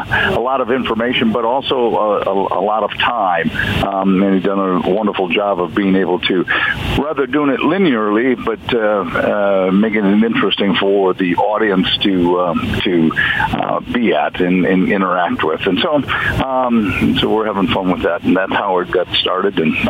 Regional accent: Midwest, United States; And so I talk about growing up in the Midwest, and I talk about coming to Pittsburgh when they're losers

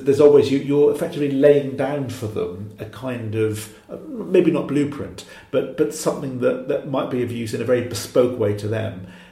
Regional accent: Cardiff, Wales, United Kingdom; now in Kent, United Kingdom; Admittedly, I'm from Cardiff, so maybe I don't have that many around me in Kent.

